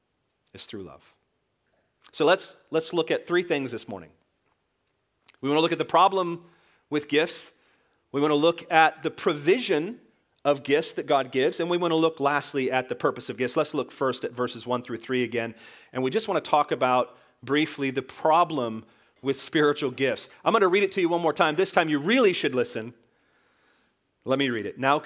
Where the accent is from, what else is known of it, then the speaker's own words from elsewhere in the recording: United States; Some of us as American call it charis.